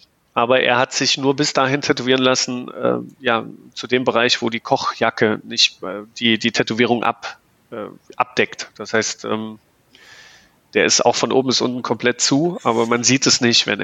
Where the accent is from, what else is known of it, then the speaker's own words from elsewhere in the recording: East Germany, Germany; ich bin ja ein Kind der DDR, das heißt bei uns wurde Sport immer groß geschrieben.